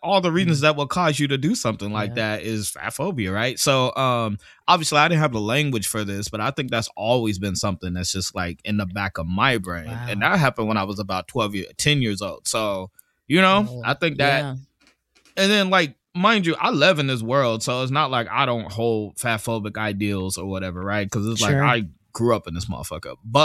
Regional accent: Fresno, California, United States; I'm talking about California. I'm from Fresno, so that's a little country.

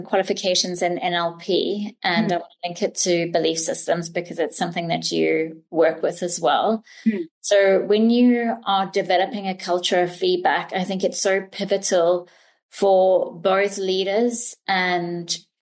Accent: South Africa; Okay, so growing up in South Africa

